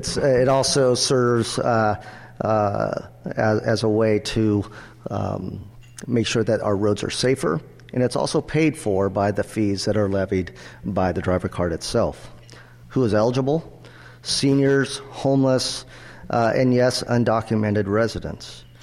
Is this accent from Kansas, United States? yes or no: no; Eugene, Oregon, United States; native son of South Eugene and a University of Oregon graduate, so it's always glad to come home to my hometown.